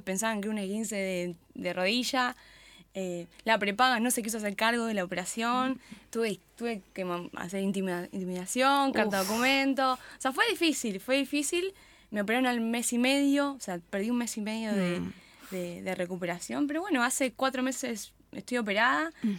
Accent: Campana, Buenos Aires Province, Argentina; Yo soy de Campana

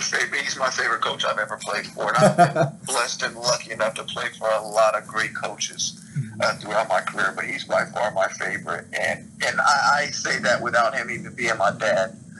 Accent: Springfield, United States; Okay, so I'm originally from Springfield, my family and I.

